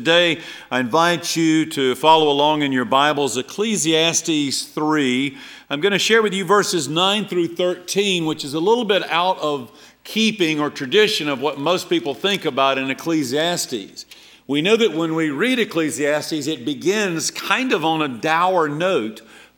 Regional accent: Eatonton, Georgia, United States; Now, I'm from Middle Georgia, Eatonton, Georgia. We have rolling clay hills there.

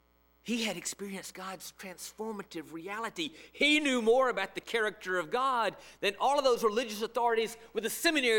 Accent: Alabama, United States; I grew up in Alabama in the 1960s, and I heard the church leaders around me say

